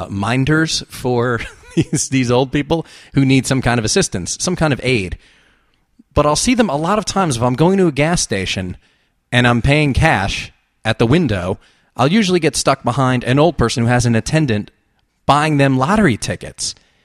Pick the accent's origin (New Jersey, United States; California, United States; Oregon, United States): New Jersey, United States; Since I'm from New Jersey and Atlantic City was 45 minutes to an hour away